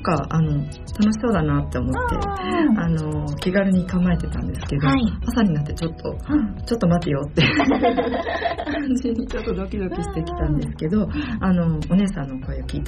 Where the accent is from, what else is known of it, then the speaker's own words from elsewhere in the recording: Mie, Japan; born there; now in Kawasaki, Japan; 生まれは三重県なんですけども